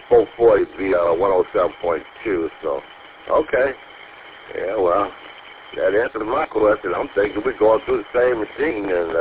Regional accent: Detroit, Michigan, United States; Born and raised in Detroit, but never been well that far east.

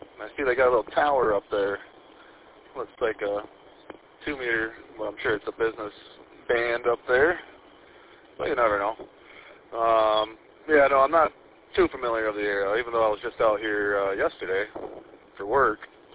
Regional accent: Grand Rapids, Michigan, United States; We're from Grand Rapids and just headed over to Detroit for a Christmas party.

